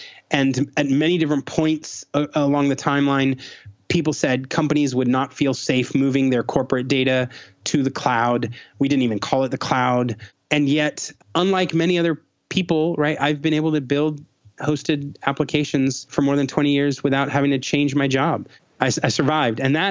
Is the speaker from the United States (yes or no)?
yes; Tucson, Arizona, United States; born there; I was born in Tucson, Arizona, and the University of Arizona is there.